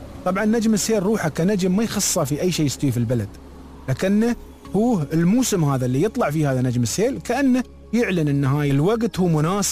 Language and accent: Arabic; United Arab Emirates; أهم شيء عندنا في الإمارات قص النخل